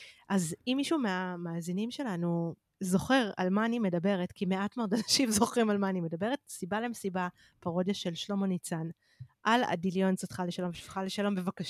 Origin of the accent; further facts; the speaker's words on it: Holon, Tel Aviv District, Israel; תראה, אני מחולון, אבל סבא וסבתא שלי תל אביבים ככה זה